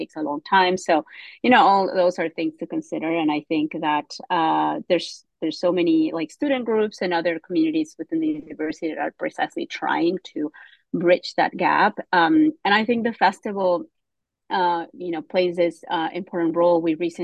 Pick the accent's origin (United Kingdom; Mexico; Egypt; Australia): Mexico; now in United States; I grew up in Mexico